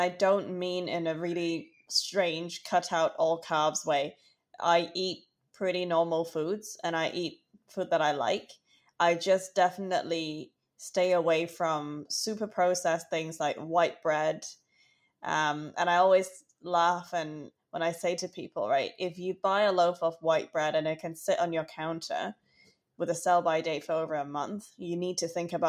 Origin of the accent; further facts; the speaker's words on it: Hong Kong; growing up in Hong Kong, you really hardly see any obese people. Like, Hong Kong people are quite petite, I think, generally.